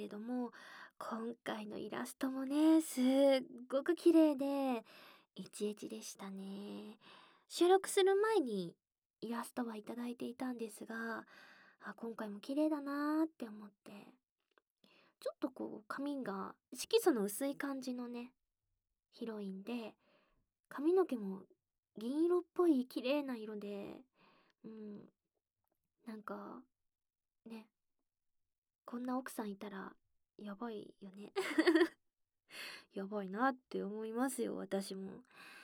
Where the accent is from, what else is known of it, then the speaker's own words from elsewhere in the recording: Fukuoka, Japan; accent: Hakata; now in Tokyo, Japan; 私は福岡出身で、博多弁はよう、ね、地元では聞くから、そんなに珍しいって感じにはならんけど